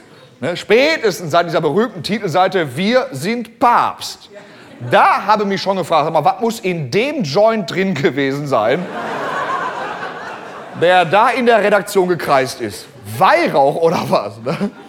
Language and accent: German; Gelsenkirchen, North Rhine-Westphalia, Germany; Hör mal, ich kenne dies Wort nicht, ich komme aus Gelsenkirchen.